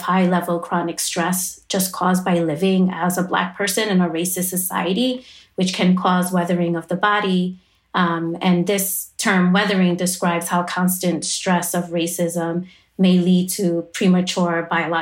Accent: Bronx, New York, United States; You know, I'm from the South Bronx.

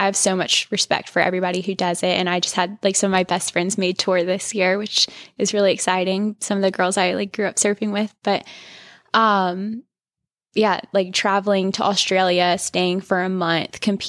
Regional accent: North Carolina, United States; moved away as an adult; also born or lived in California; I was obviously born and raised in North Carolina, and when I was about 18, just shortly after I turned 18, I had gone through this stuff and started praying

